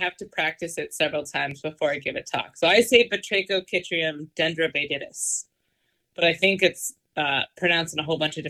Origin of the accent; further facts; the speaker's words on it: Connecticut, United States; Yeah, I grew up in Knowing, Connecticut, which is funny because I just recently returned back to the same area.